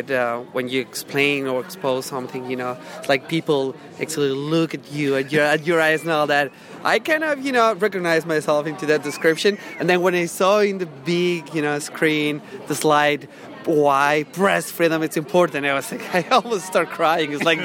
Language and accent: English; Tarragona, Catalonia, Spain; now in Vienna, Austria; I'm originally from Spain, from Barcelona, South Barcelona, actually, Tarragona, but living and working in Vienna so far in the International Press Institute.